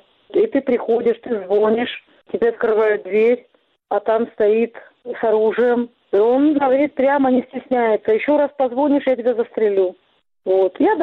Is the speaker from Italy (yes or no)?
no; Donetsk, Donetsk Oblast, Ukraine; Когда случилась российская агрессия, пришла война в мой родной город, в мой дом.